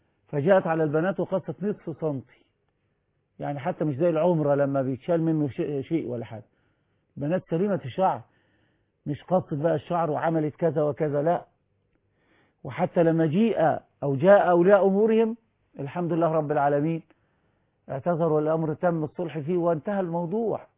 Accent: Egypt; للمسؤولين عندنا في مصر

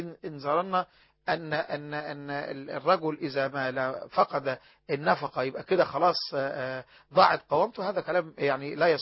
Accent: Egypt; حتى أفقر الفقراء عندنا في مصر ما بيموتش من الجوع

